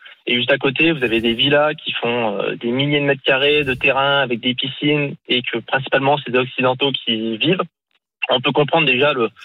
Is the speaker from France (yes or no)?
yes; Auvergne-Rhône-Alpes, France; now in New Caledonia; Alors moi, je suis Auvergnat. À la campagne, tout le monde se dit bonjour.